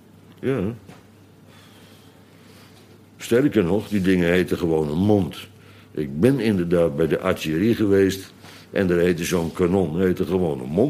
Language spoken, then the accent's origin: Dutch; Bodegraven, South Holland, Netherlands; Daar straks de schillenboer. Die had een paard bij ons in Bodegraven. De groenteboer trouwens ook.